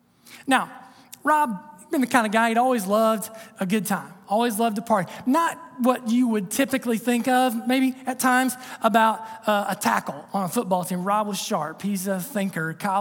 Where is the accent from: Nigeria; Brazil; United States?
United States; Ohio; the little church that I grew up in down in Southern Ohio, Solida Missionary Baptist Church, right on Solida Creek.